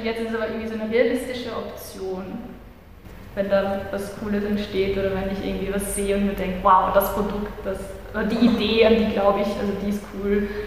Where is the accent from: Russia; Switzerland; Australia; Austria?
Austria; Vienna; now in Leoben, Austria; Also ich komme aus Wien, ich glaube, vielleicht hört man das. Ich war in einer AHS in Wien und dann noch 2 Jahre auf der Grafischen in Wien.